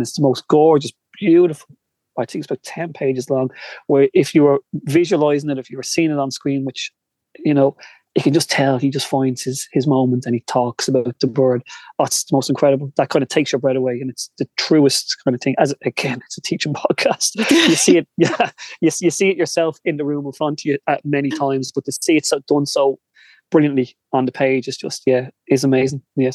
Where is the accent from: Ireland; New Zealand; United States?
Ireland; Balbriggan, Leinster; now in Skerries, Ireland; like I live in Skerries, I grew up in Balbriggan. There are different feelings. There's only 5 kilometres away from the difference.